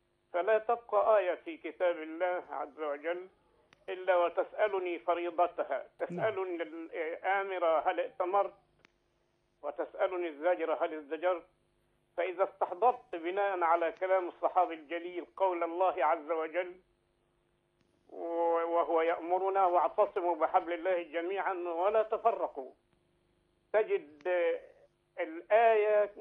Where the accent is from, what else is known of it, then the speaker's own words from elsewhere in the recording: Upper Egypt, Egypt; أنا طبعا مصري ومن صعيد مصر وأعرف طبيعة الناس.